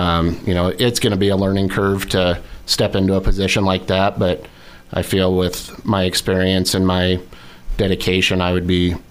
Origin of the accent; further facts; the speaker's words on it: Ogden, Iowa, United States; I was born and raised there in Ogden.